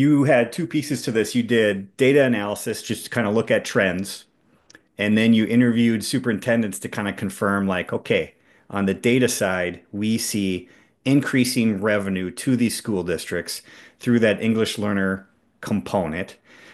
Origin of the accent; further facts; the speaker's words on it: Hancock, Minnesota, United States; I grew up in Stevens County. I grew up in Hancock